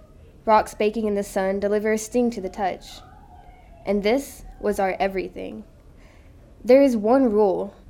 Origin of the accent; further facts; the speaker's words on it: the South, United States; a lot of my family, we're all from Tennessee and Arkansas and down south.